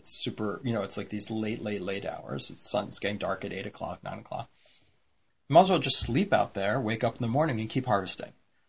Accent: Pennsylvania, United States; But even today in Pennsylvania, where I grew up, and even when I grew up, I remember that there was a farmer we knew.

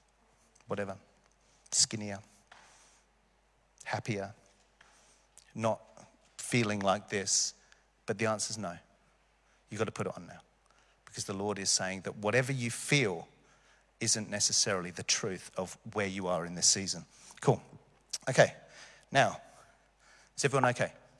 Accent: London, United Kingdom; obviously I was from London

